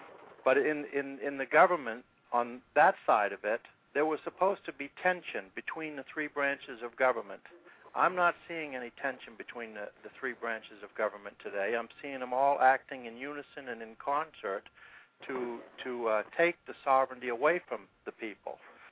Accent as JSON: {"language": "English", "region": "Maine", "country": "United States", "said": "Well, I'm from Maine, and I was in Chicago"}